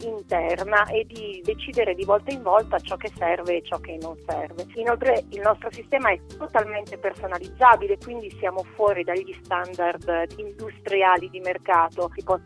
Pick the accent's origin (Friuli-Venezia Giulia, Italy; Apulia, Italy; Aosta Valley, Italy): Aosta Valley, Italy; sono valdostana